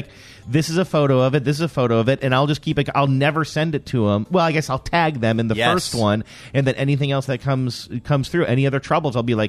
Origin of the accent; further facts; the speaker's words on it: New York, United States; maybe it's because I am from New York